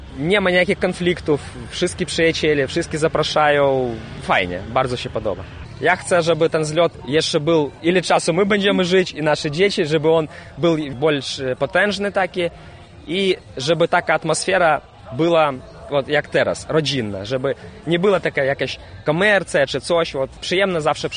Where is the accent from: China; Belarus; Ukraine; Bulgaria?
Belarus; Brest, Brest Region; Polish is a second language; Jestem z Brześcia, z Białorusi, przyjechałem do was na zlot.